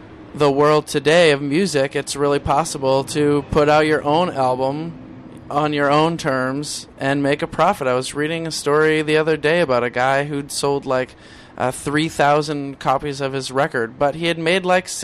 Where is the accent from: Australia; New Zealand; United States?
United States; East Coast; Like, I'm from the East Coast